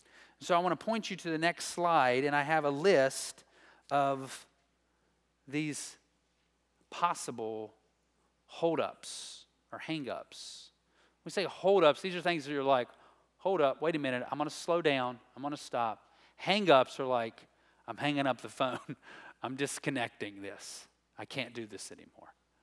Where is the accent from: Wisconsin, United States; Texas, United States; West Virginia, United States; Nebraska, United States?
West Virginia, United States; Princeton; And I grew up in Princeton, West Virginia, God's country, and I attended Lily Grove Baptist Church.